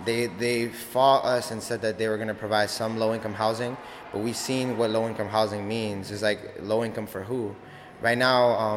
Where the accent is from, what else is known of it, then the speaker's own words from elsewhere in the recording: New York City, New York, United States; I'm from Harlem in New York City.